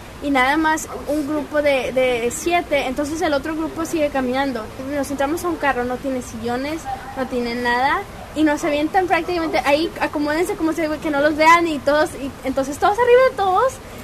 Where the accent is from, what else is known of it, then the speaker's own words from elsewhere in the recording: Mexico; now in Phoenix, United States; Toda mi vida antes de eso crecí en México, entonces no sabía inglés, me pusieron en clases de inglés como segunda lengua.